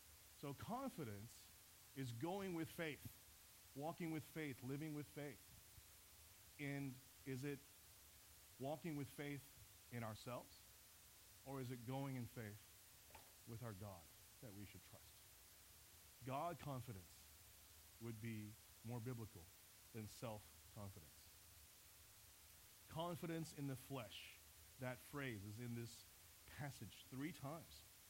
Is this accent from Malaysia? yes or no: no; Shanghai, China; now in Texas, United States; I grew up in Shanghai, China.